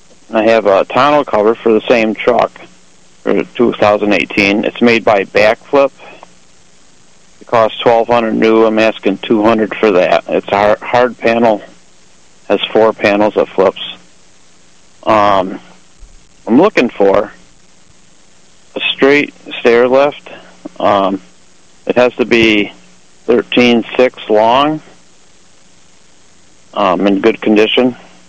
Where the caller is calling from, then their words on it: Sandusky, Ohio, United States; I'm calling from Sandusky.